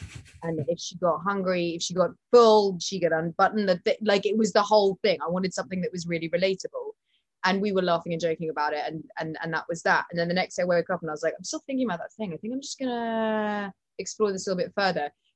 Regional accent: United Kingdom; I am very British in my don't handle praise very well.

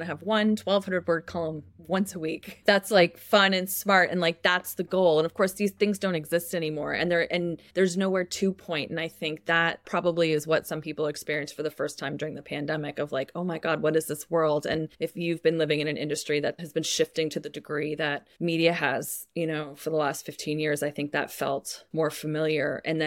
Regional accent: Canada; now in France; as a Canadian, I know how the Americans can idealize Canadian health coverage

